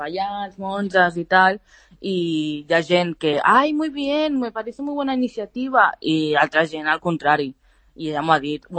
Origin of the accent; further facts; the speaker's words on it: Catalonia, Spain; Sóc catalana